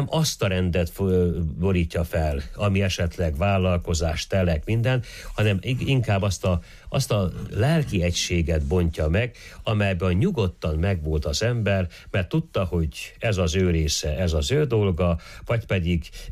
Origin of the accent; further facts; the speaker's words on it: Póka, Mureș County, Romania; Én emlékszem, hogy talán még mindig gyakorlatilag a Pókában, a szülőfalumban, hogy a harangszó jelzi először, hogy temetés